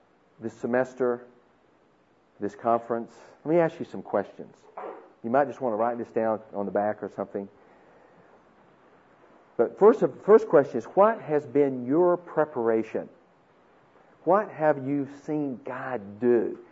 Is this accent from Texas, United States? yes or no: yes; Van, Texas, United States; You know, I know it's the hub of the universe, but still, it's a small place.